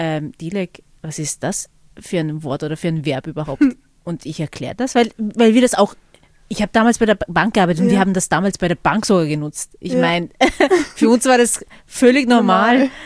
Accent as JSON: {"language": "German", "region": "Vorarlberg", "country": "Austria", "said": "Und dann kommen wir aus Vorarlberg, keine Ahnung, wir reden eigentlich nur Dialekt in allen Unterrichtsfächern."}